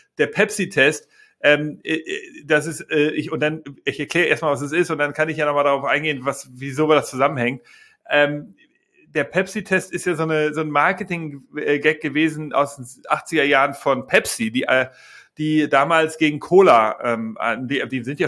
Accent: Hamburg, Germany; ich bin ja echter Hamburger und bin sozialisiert mit dem HSV

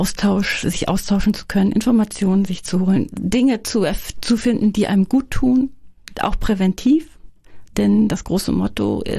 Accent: Schleswig-Holstein, Germany; born there; Also ich bin gebürtige Dithmarscherin. Ich lebe hier in Dithmarschen

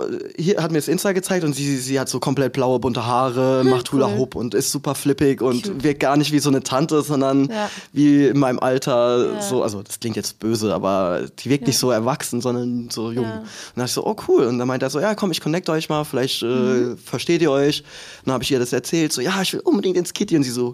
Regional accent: Baden-Württemberg, Germany; Also ich bin ja eigentlich aus Süddeutschland, aus Mannheim-Heidelberger Ecke.

